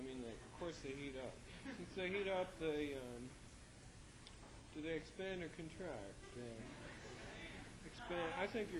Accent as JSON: {"language": "English", "region": "Maryland", "country": "United States", "said": "Well, you see, I'm from Maryland, and I was brought up a Quaker, and we're pacifists."}